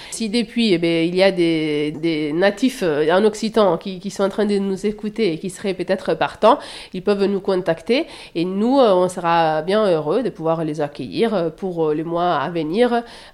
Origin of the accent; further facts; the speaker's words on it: Italy; now in France; Donc, moi, je suis italienne. J'anime parfois la table italienne.